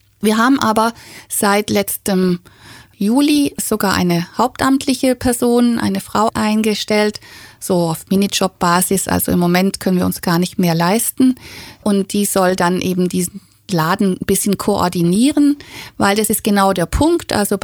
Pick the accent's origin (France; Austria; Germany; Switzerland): Germany; Rhineland-Palatinate; also born or lived in South America / United States / Canada; da war ich Abiturientin in meiner Heimatstadt in der Pfalz